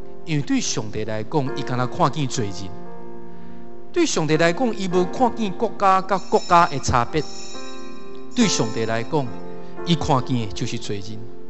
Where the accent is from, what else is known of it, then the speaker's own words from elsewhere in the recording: Taiwan; 其实上帝跟我们说，我们台湾人去到他们天安门跟他们传福音